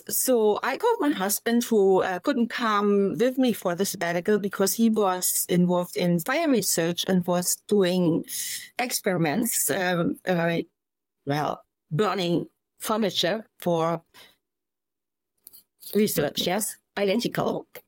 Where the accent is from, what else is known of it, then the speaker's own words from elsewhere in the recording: Germany; I grew up in West Germany